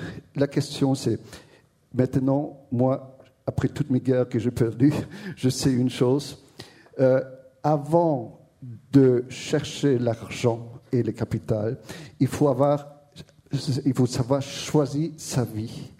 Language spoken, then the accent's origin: French; Germany; je suis allemand.